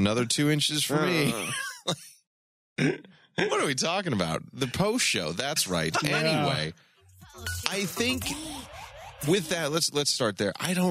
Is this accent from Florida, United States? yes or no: yes; Florida, United States; I hail from Florida.